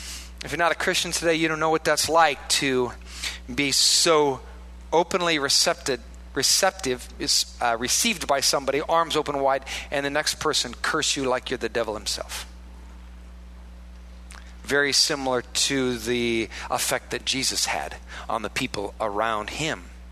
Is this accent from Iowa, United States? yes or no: yes; Iowa, United States; I come from a holiness background, which is like, you know, like deep Baptist. I'm from Iowa.